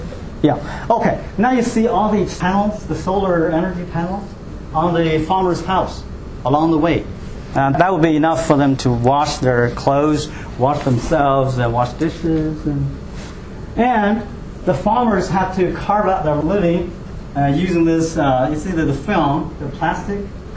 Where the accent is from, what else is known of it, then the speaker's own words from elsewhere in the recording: Tianjin, China; English is a second language; now in Bowling Green, United States; In Beijing, in my hometown Tianjin, that's kind of like a sea level.